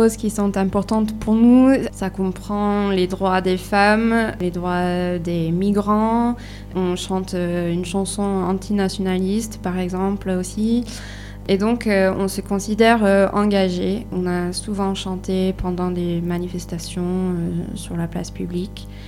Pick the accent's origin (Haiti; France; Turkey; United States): United States; French is a second language; Pour l'anglais, c'est facile parce que je suis américaine, donc je peux aller avec la prononciation.